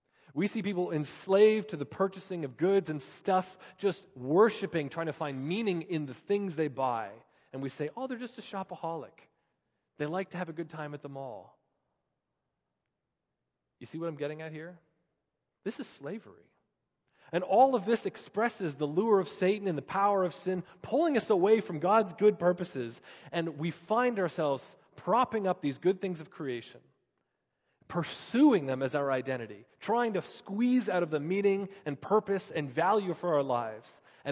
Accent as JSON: {"language": "English", "country": "Canada", "said": "We're Canadian people. We don't talk this way."}